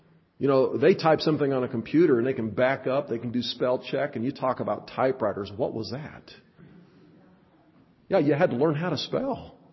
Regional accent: Monroe, Nebraska, United States; This last week, we drove to where I grew up in Monroe, Nebraska, on the farm.

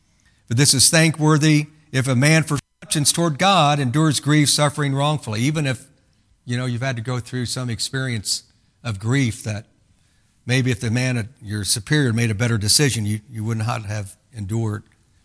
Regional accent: Indiana, United States; Now, I'm from Indiana.

